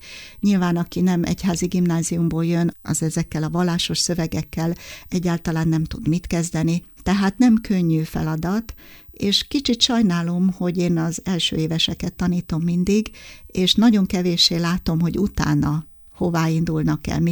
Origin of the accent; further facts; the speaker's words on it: Dorog, Komárom-Esztergom, Hungary; meghívtak a szülővárosom, akkor még nem is volt város, Dorog